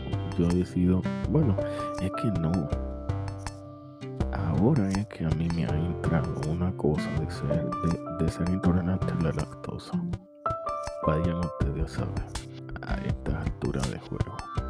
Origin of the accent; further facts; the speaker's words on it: Dominican Republic; now in Santo Domingo, Dominican Republic; yo vivo en la capital de mi país, Santo Domingo, soy de la República Dominicana